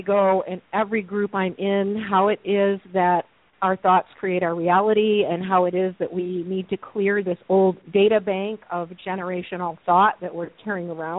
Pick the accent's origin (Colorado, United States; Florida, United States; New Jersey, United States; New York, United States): Colorado, United States; From Colorado, but not in Colorado.